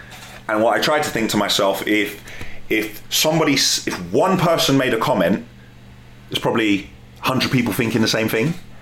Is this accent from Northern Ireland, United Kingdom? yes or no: no; London, United Kingdom; I'm a West London boy, born and raised in London, from a council estate, single-parent family. I went to school in and around London.